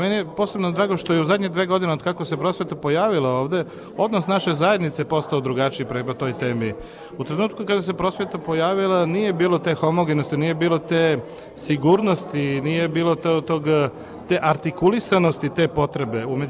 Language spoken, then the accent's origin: Serbian; Leskovac, Southern and Eastern Serbia, Serbia; ja sam rođen u Leskovcu, ja sam Moravac, a on je Hercegovac